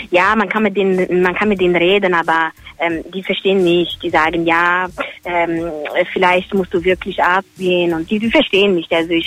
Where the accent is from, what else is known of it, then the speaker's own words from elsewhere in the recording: Cologne, North Rhine-Westphalia, Germany; Ich komme aus Köln.